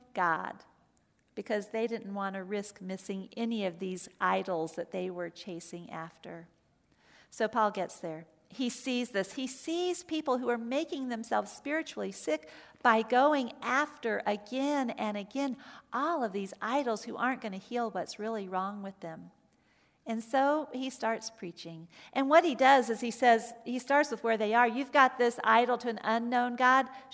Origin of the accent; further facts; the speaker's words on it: Atlanta, Georgia, United States; So growing up in Atlanta, I had one set of grandparents who lived in Birmingham, Alabama.